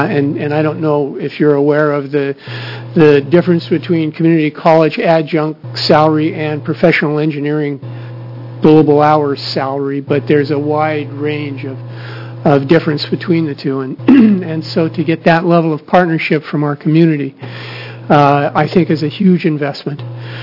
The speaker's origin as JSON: {"language": "English", "region": "California", "country": "United States", "said": "sorry, native Oregonians, but I'm a Californian, and was laid off because of Proposition 13 down there"}